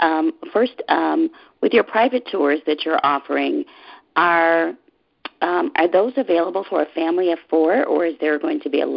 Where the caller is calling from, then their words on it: Indiana, United States; I'm calling from Indiana.